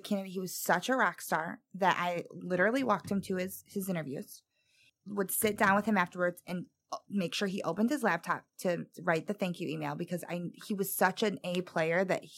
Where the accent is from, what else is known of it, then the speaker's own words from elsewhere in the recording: Niles, Michigan, United States; also born or lived in Buchanan; I lived in Buchanan. So I say Niles. I guess I probably should be careful. I grew up in Niles till 7th grade, and then I moved to Buchanan.